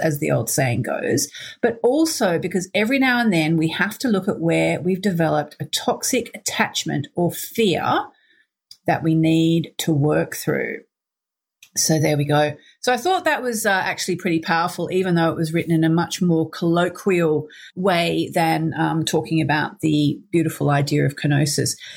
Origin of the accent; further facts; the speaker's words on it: Australia; being Australian